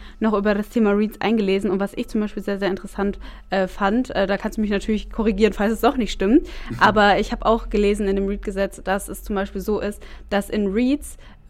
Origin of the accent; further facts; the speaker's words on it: Germany; Und es ist auch so eine Investition, in die man als Deutsche irgendwie vertraut und wo man sich dann auch sicher fühlt.